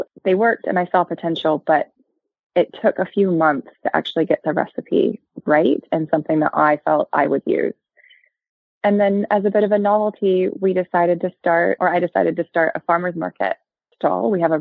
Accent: Pacific Northwest, United States; So I grew up in the Pacific Northwest, reasonably a green sort of a place to grow up and environmentally conscious.

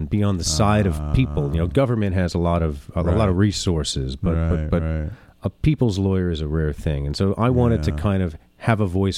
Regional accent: New York City, New York, United States; First off, growing up in New York City, and particularly if you're in the public schools, you see a broad demographic of people.

